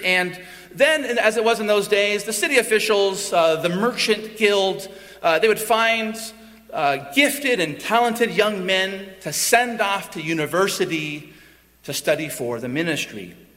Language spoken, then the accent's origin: English; California, United States; Perpetual, I'm from California, perpetual non-taxation.